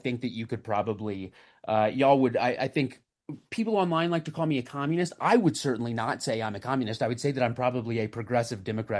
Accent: Nashville, Tennessee, United States; moved away as an adult; I am a Southerner, by the grace of God, as they say. I was raised in Nashville, Tennessee, the son of a pastor in the buckle of the Bible Belt.

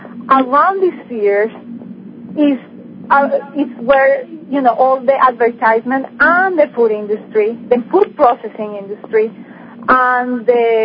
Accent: Colombia; I am originally from Colombia

